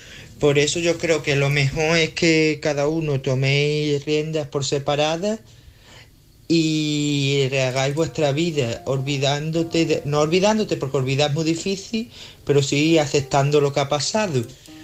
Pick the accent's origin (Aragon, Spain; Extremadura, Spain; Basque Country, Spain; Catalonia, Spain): Extremadura, Spain; Badajoz; de Badajoz.